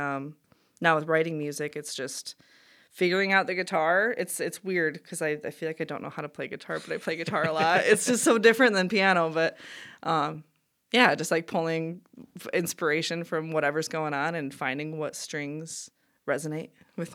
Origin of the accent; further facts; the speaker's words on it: North Muskegon, Michigan, United States; I grew up in North Muskegon, went to Reese Puffer. Yeah. Lived here my whole life, except for a year I was in Germany. I was an exchange student.